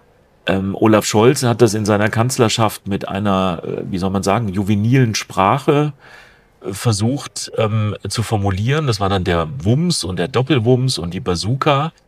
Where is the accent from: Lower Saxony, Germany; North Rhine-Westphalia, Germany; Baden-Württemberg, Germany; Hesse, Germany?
Baden-Württemberg, Germany; Ich komme aus Baden-Württemberg